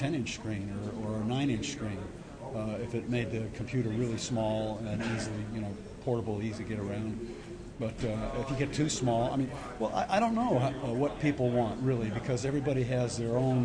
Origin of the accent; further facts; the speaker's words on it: Nashville, Tennessee, United States; I'm from Nashville. I work two jobs in Nashville.